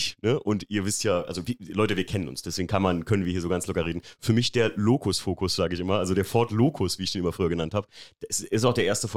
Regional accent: Rhineland-Palatinate, Germany; ich bin ja in der Mosel aufgewachsen

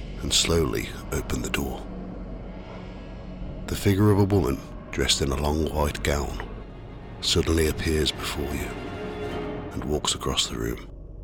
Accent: Redditch, West Midlands, United Kingdom; a collection of ghost stories that I've collected from my hometown over the last 20 years.

